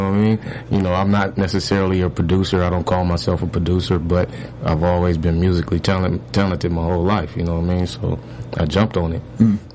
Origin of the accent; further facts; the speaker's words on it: West Coast, United States; because I am from the West Coast and he is from, you know, from the East Coast.